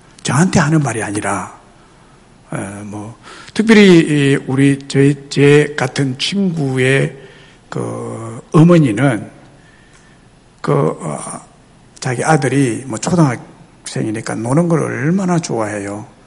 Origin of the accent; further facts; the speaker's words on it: Goseong, South Gyeongsang, South Korea; 그런 분들이 80% 이상이 집단으로 사는 그런 시족사회, 깡촌, 경남 고성군 그리면 은을리 1168번지 거기에 살았는데